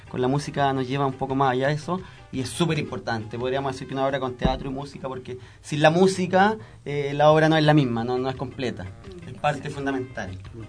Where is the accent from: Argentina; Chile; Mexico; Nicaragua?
Chile; Quinta de Tilcoco, O'Higgins; somos 6 integrantes que venimos de la región de O'Higgins, de la 6ª región de Chile, de la comuna de Quinta de Tilcoco, que está escrito en mapuche, que significa agua entre piedras, así se llama nuestra comuna.